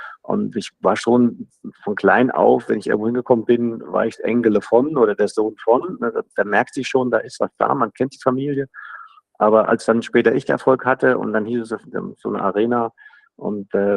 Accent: Thuringia, Germany; Ich komme aus Thüringen

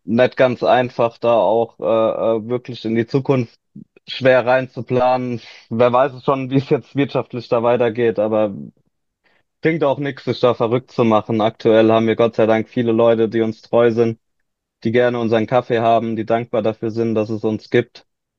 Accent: Lampertheim, Hesse, Germany; now in Worms, Germany; Ich bin in Worms geboren und Lambertheim groß geworden, also in Hessen. Aber nimmt es alles nicht viel. Zugezogen in Worms vor jetzt 12 Jahren

